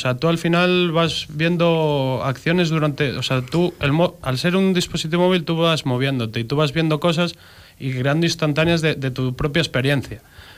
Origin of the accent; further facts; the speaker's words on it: Ponferrada, Castile and León, Spain; porque yo soy de aquí, yo soy natural de Ponferrada